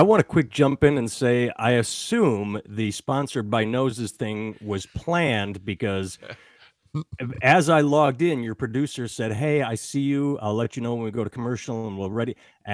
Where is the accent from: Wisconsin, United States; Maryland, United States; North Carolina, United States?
Wisconsin, United States; Madison; born there; now in Iowa City, United States; Because I was born in Madison. I now live in Iowa City. It's like a mini Madison, same sort of college vibe, but smaller.